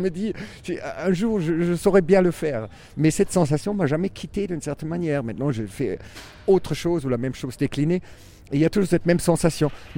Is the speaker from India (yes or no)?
no; Germany; accent: German; French is a second language; Et une parole handicapée, comme moi, avec mon accent allemand, c'est une parole peut-être de clown